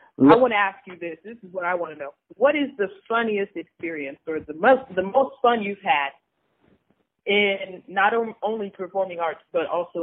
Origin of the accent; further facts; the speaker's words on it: Phoenix, Arizona, United States; Oh, I'm from Phoenix, Arizona.